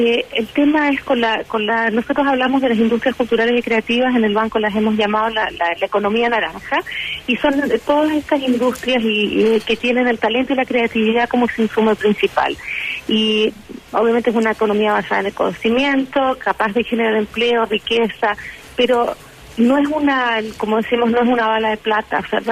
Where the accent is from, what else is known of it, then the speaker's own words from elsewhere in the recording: Chile; now in United States; yo soy chilena, a pesar de que vivo en Estados Unidos, sigo con el corazón puesto allá.